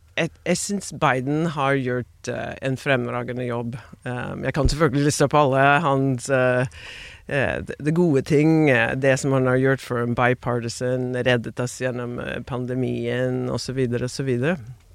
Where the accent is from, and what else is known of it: United States